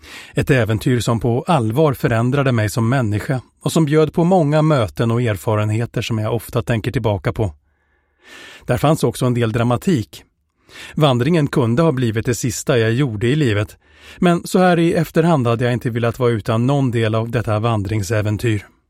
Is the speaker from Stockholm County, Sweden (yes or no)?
yes; Stockholm, Stockholm County, Sweden; men såg mig å andra sidan inte alls som en friluftsmänniska, mer som en stockholmare som jobbar med media